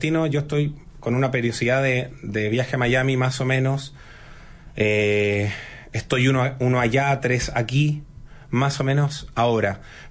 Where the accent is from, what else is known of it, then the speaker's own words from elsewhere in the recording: Chile; nosotros como chilenos